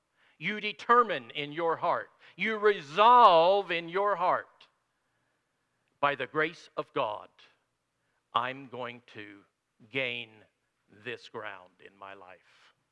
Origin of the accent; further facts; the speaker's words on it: Tennessee, United States; I remember growing up in Tennessee, we used to get the weekly newspaper